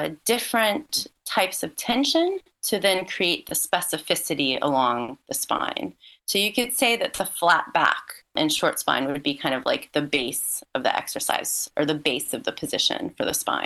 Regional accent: Louisiana, United States; And I'm originally from Louisiana. I was at home visiting friends.

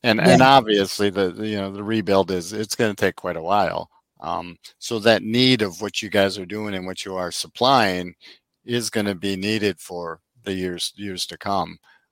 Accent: Illinois, United States; also born or lived in Wisconsin; I was born in Wisconsin and grew up in Illinois.

